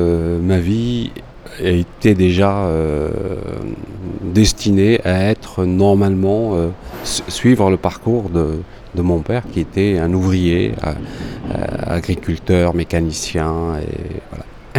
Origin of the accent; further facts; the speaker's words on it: Algeria; moved away; Je suis venu d'Algérie avec une culture très très forte, qui est une culture de poésie et d'écriture, et de théâtre et de musique.